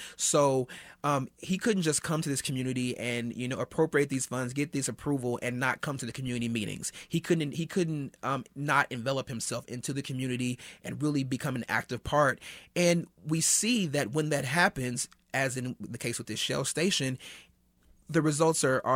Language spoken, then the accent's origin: English; Cleveland, Ohio, United States; the gas station near where I grew up on 45th in Cleveland.